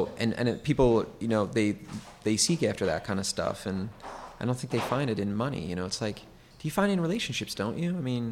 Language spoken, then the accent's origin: English; United States; I'm American, so I can say that. I'm American.